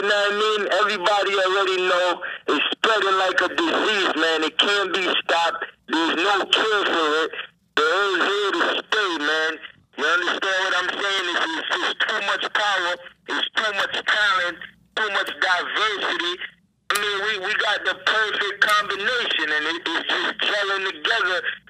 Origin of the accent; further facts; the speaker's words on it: Jamaica; now in United States; That reggae is just natural from, you know what I mean? Because I'm Jamaican and... You know what I mean?